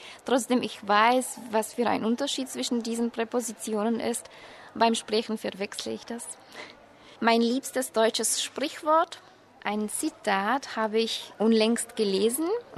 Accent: Ostrava, Moravian-Silesian Region, Czechia; German is a second language; Ich komme aus der Tschechischen Republik, aus Ostrava. Ich bin 1988 geboren. Ich lerne Deutsch

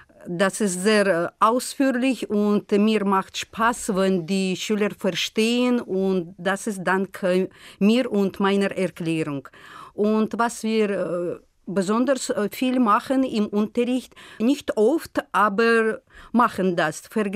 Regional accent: Baku, Azerbaijan; German is a second language

